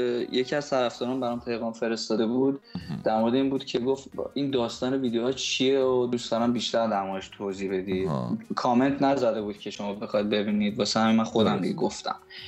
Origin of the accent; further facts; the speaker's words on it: Rasht, Gilan, Iran; من شمالی هستم. رشت.